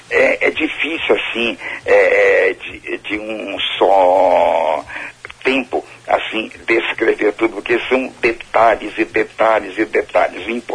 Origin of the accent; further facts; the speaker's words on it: Vitória, Espírito Santo, Brazil; porque eu vim para cá, para Vitória, minha terra, no ano de 2000.